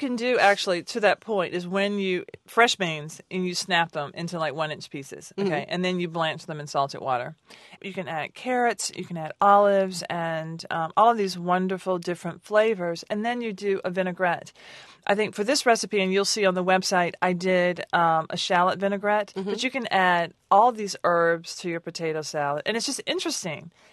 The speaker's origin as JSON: {"language": "English", "town": "Nashville", "region": "Tennessee", "country": "United States", "said": "You know, my grandma made potato salad, and I'm from Nashville, Tennessee, home of the Grand Ole Opry and the Titans."}